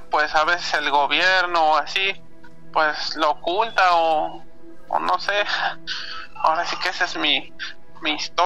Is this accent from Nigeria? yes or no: no; Puebla, Mexico; porque bueno, yo soy del estado de Puebla.